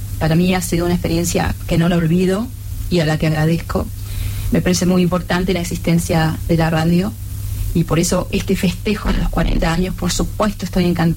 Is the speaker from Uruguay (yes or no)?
yes; Uruguay; moved away as an adult; Yo venía recién de Uruguay, soy de Uruguay, venía llegando a Uruguay